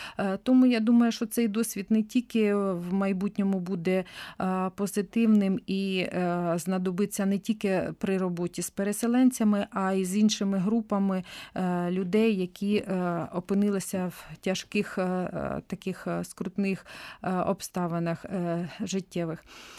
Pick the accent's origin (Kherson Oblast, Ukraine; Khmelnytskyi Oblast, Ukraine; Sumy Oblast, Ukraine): Sumy Oblast, Ukraine; Sumy